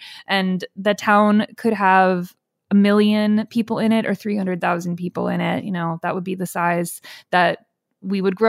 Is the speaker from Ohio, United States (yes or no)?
yes; Cleveland, Ohio, United States; now in St. Louis, United States; I grew up in Cleveland. I live in St. Louis.